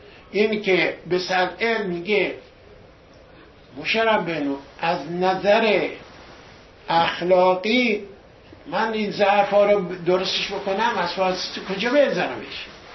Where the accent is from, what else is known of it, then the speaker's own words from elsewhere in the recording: Iran; moved away; حتی ماها هم که از ایران اومدیم بیرون